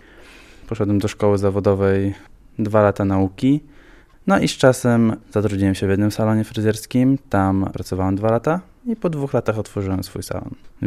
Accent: Białystok, Podlaskie Voivodeship, Poland; Wychowałam się w Starosielcach, przy ulicy Warszczańskiej mieszkałem.

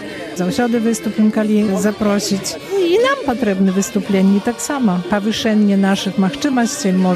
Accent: Belarus; Я з Білорусі сам.

